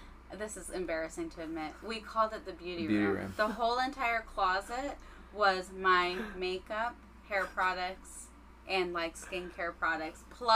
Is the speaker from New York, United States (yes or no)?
yes; Queens, New York, United States; I'm from Queens. Yeah. Shout out Queens.